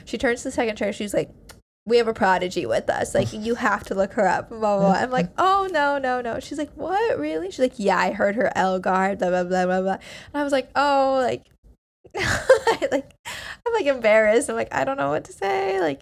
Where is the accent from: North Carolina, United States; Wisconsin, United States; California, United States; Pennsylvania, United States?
California, United States; And everyone who knows I'm from California has been asking me how the cold has been.